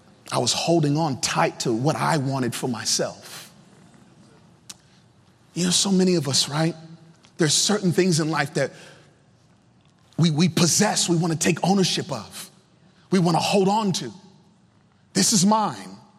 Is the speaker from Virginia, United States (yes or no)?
yes; Virginia, United States; I mean, I grew up in Sunday school, man. I'm talking back in Virginia, right?